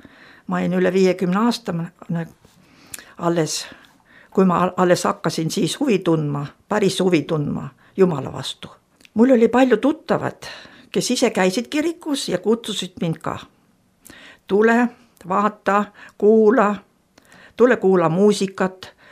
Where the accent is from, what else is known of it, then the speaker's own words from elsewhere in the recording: Siberia, Russia; Mina olen siis sündinud ja kasvanud Siberis, suur metsade keskel ja mitte kristlikus kodus. Aga vanaema oli mul usus ja palveinimene. Vanavanemad olid pärit Lääne-Virumalt, Neerutist. Need rändasid Siberisse maapärast.